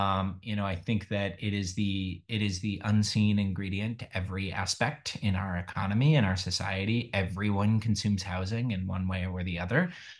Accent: Boulder, Colorado, United States; also born or lived in Cambridge / Washington, District of Columbia, United States / Berkeley; now in Sacramento, United States; so I grew up in Boulder, Colorado. And I've lived in Cambridge, Massachusetts, Washington, DC, Berkeley, California, and then here in Sacramento.

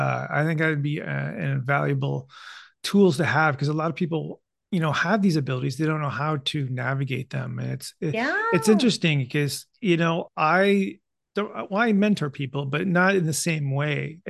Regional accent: Canada; As a Canadian, it's like, this is so neat.

